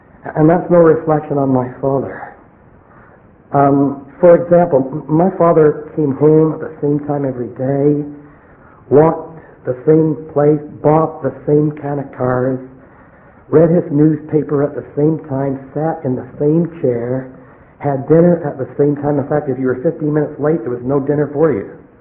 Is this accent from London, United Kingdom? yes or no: no; Manchester, North West England, United Kingdom; born there; I was born in England, Manchester, in fact, not too far from where Norman Mellish is born, in fact, the same street, only maybe a quarter of a century later.